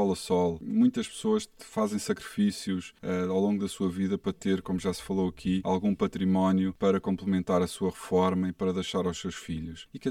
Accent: Portugal; que mais me choca enquanto português

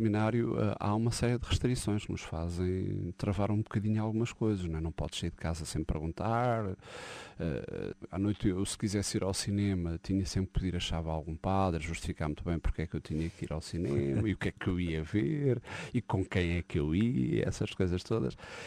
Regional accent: Alcobaça, Leiria, Portugal; Eu já tinha muita autonomia em Alcobaça, eu sou de Alcobaça.

